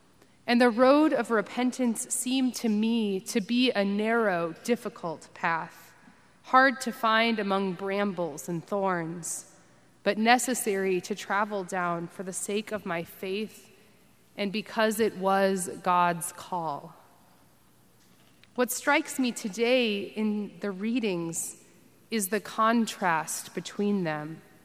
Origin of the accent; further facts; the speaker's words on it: Texas, United States; Perhaps it is because I grew up in the South, in Texas